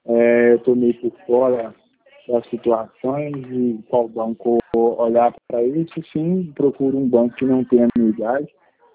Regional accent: Itambacuri, Minas Gerais, Brazil; Eu sou de Itambacuri, Itambacuri, Minas

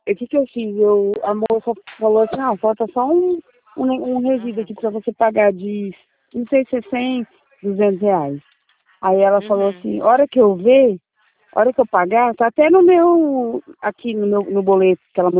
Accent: Turkey; Eu sou turca, tá?

